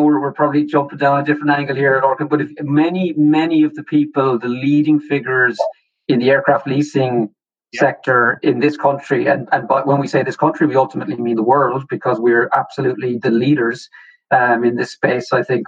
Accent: Limerick, Munster, Ireland; So I'm from Limerick.

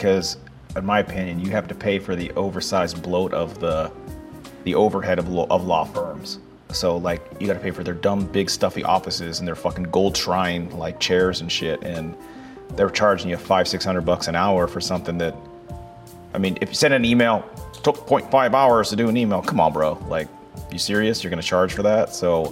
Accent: Pittsburgh, Pennsylvania, United States; so when we grew up in Pittsburgh, you know, there was, I was one of five, tied for the oldest of my twin brother.

